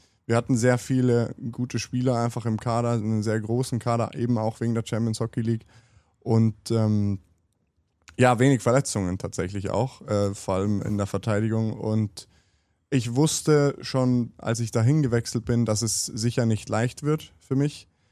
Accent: Trentino-Alto Adige, Italy; Ich bin da in der Nähe aufgewachsen. Ritten ist zwar eher in Konkurrenz mit Bozen, also mein Heimatverein

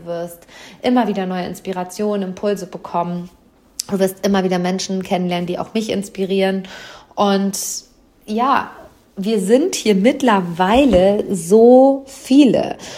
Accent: Hamm, North Rhine-Westphalia, Germany; das ist also in meiner Heimatstadt, im Seminarraum über den Dächern von Hamm.

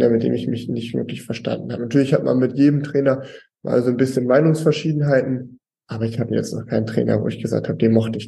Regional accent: Hamburg, Germany; Ich als Hamburger mag Großstädte ganz gerne.

